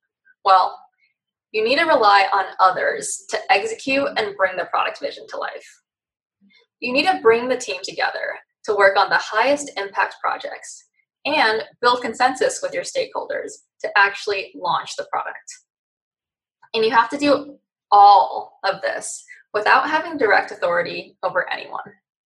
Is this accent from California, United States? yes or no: yes; Palo Alto, California, United States; So I grew up in Palo Alto. Honestly, did not think I would end up in tech because I wanted to break away from the typical Palo Alto stereotype, but here I am.